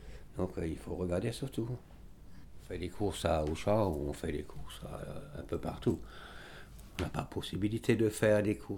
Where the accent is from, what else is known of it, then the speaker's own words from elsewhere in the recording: Strasbourg, Grand Est, France; born there; Je suis né à Strasbourg, près des Halles. Et après, quand j'avais 2 ans, on est venu ici.